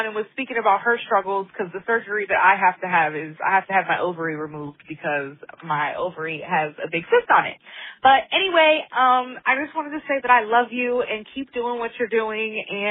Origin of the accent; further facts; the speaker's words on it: New Jersey, United States; I am from South Jersey. I'm from the Camden County area.